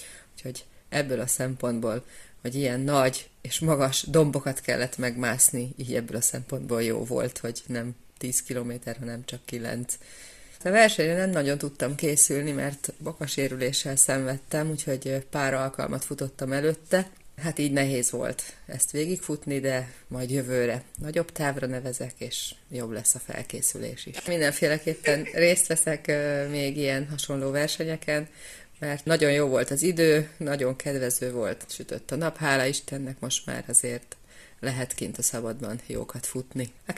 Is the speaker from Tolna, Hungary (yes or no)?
yes; Szekszárd, Tolna, Hungary; Szekszárdi vagyok